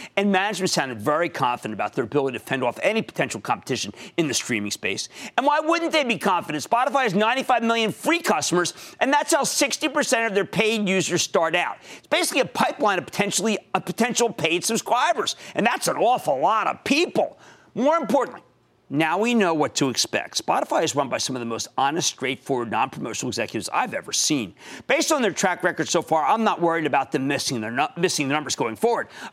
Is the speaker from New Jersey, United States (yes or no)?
yes; New Jersey, United States; Miles in my home state of New Jersey.